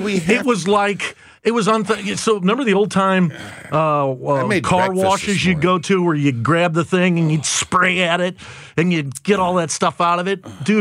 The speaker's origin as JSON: {"language": "English", "town": "St. Charles", "region": "Missouri", "country": "United States", "tie": "born or raised there", "said": "So I grew up in St. Charles. I grew up on the last bluff between the Missouri and the Mississippi River."}